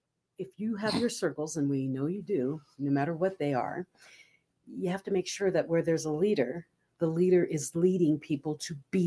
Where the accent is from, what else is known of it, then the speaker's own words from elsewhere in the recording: Philippines; I grew up in the Philippines in the Church of Christ. We don't sing songs that Americans sing.